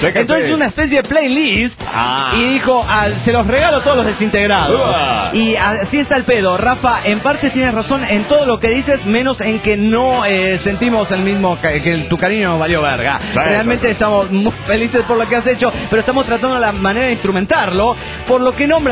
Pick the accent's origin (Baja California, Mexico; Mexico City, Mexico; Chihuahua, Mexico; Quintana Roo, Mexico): Quintana Roo, Mexico; Cancún; arqui de Cancún, Quintana Roo, México.